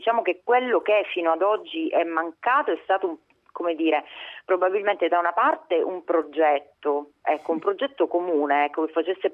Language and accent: Italian; Calabria, Italy; Noi da calabresi siamo legatissimi